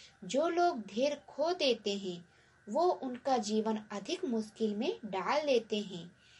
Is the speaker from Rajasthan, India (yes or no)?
no; Gonda, Uttar Pradesh, India; और मैं गोंडा जिले से हूँ।